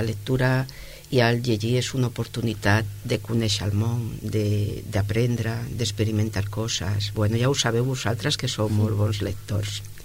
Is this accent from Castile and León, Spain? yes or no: yes; Castile and León, Spain; born there; vaig néixer l'any 1957 amb una vall molt maca que està envoltada de muntanyes a la província de Lleó. És de la comarca del Bierzo. És molt verd i està plena de rius. I allà farà ara 67 anys, al mes de desembre, que vaig néixer allà